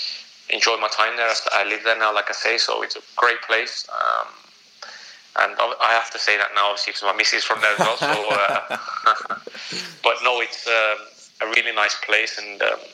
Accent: England, United Kingdom; being an Indian lad and being English, you know, I don't know if people were really, really happy about it.

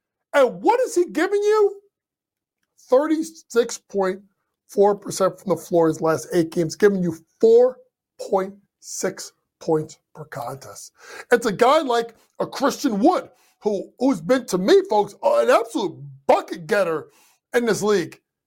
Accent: New York, United States; Fourth, we look at my hometown team, the New York Knicks.

